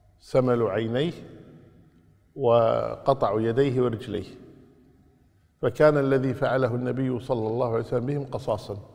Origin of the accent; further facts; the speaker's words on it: Kuwait